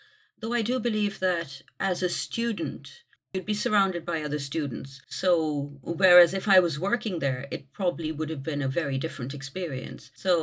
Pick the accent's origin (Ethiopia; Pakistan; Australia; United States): Pakistan; when I grew up in Pakistan, I went to a convent when I was small, so I would be bilingual from the very beginning of my life, so to speak.